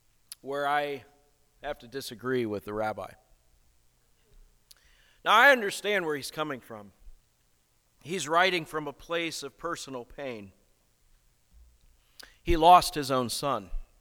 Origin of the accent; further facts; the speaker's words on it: Akron, Ohio, United States; There's one site from Case Western Reserve University, not far from where I grew up in Akron, Ohio.